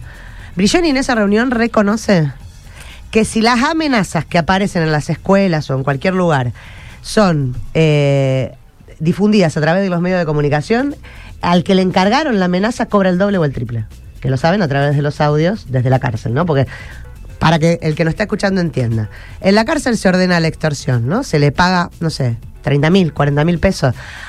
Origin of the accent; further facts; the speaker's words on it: Argentina; se dio cuenta recién que somos argentinos, que estamos dentro del territorio nacional